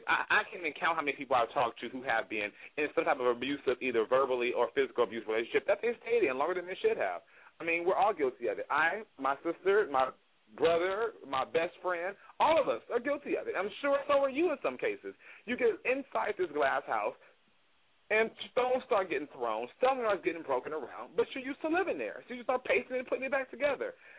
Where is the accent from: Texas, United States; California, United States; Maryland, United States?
California, United States; Los Angeles; So I'm from Los Angeles, so I have, you know, a few ideas there, which I'm going to get into right now.